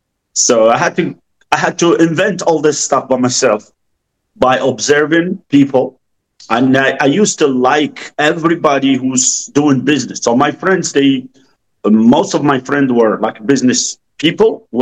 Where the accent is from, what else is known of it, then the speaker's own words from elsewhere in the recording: Morocco; English is a second language; moved away as an adult; also born or lived in France; Imagine I come from Morocco. I never been to Europe. The first day I came to France from the airport to the hotel.